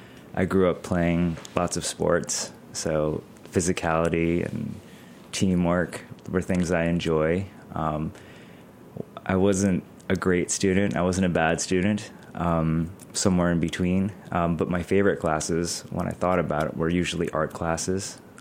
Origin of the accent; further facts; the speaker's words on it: Hartford, Connecticut, United States; I grew up in suburban Hartford, Connecticut.